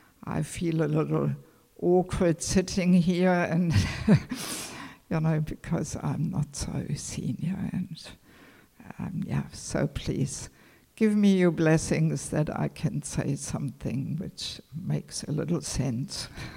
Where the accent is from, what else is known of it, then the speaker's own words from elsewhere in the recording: Germany; English is a second language; moved away; also born or lived in Mayapur; I have never lived in Germany as a devotee, even though that's my nationality.